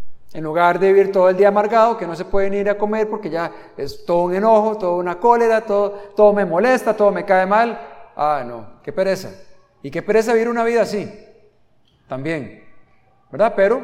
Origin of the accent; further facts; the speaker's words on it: Costa Rica; now in Nicaragua; No te quejes de Nicaragua. Y se lo digo como costarricense.